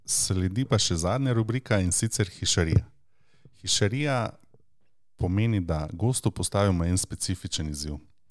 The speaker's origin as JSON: {"language": "Slovenian", "region": "Styria", "country": "Slovenia", "said": "Jaz osebno prihajam iz Štajerske, iz vinorodnega okoliša"}